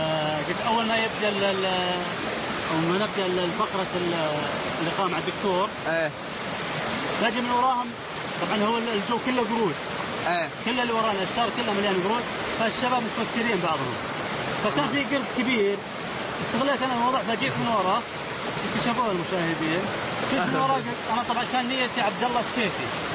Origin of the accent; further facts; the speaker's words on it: Hail, Hail Province, Saudi Arabia; مدينة حايل، لأني طبعا من مواليد مدينة حايل.